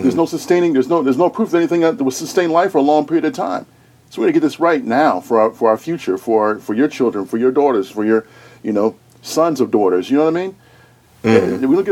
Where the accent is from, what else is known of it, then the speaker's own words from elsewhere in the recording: Chicago, Illinois, United States; Like, I'm from Chicago. I ain't scared of them motherfuckers.